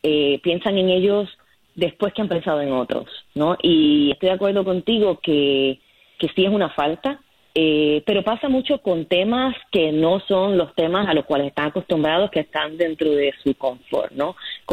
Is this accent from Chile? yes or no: no; Puerto Rico; Yo como puertorriqueña, siempre cuando voy a votar estoy pendiente de cuáles son esas plataformas que van también a beneficiar a las personas que yo quiero, que viven en Puerto Rico